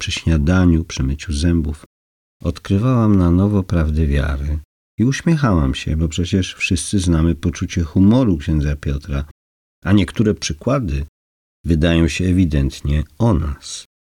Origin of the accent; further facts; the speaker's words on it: Subcarpathian Voivodeship, Poland; now in Warsaw, Poland; Pochodzę z Podkarpacia, na co dzień mieszkam w Warszawie